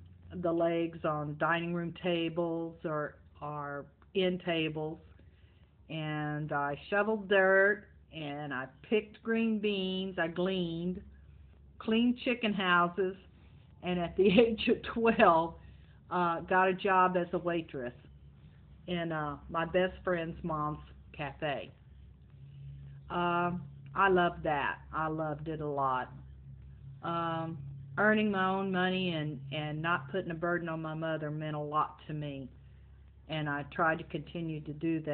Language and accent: English; Gonzales, Texas, United States; born there; to talk about my childhood, I was born in Gonzales, Texas